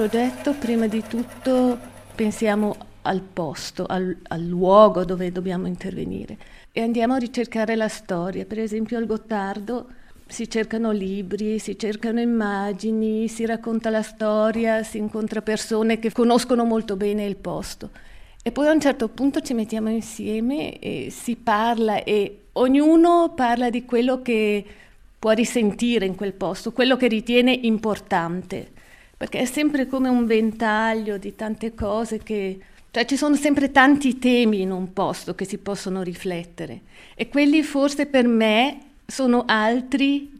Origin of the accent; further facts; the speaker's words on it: Chur, Graubünden, Switzerland; io cresciuta a Coira